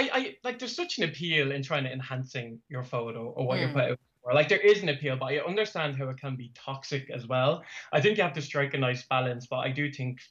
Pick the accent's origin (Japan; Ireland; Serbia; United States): Ireland; Clondalkin, Leinster; I'm from Clondalkin.